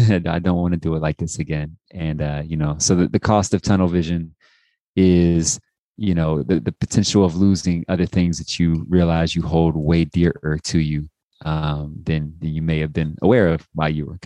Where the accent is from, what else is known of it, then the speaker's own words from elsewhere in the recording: Dayton, Ohio, United States; also born or lived in Columbus / Cincinnati; And then I grew up in Dayton, Trotwood, Ohio. So in some form or fashion, Ohio has just like informed all of me